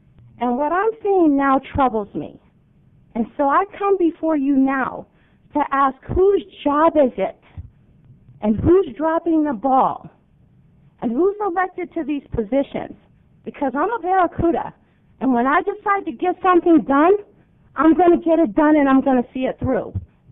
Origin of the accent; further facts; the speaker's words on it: San Ramon, California, United States; also born or lived in Modesto; If this were Del Rio, and I grew up in San Ramon and Danville, California, and that's the equivalent of your Del Rio, this would not be happening. And I just happened to come back home, and I'm a Modestan by birth.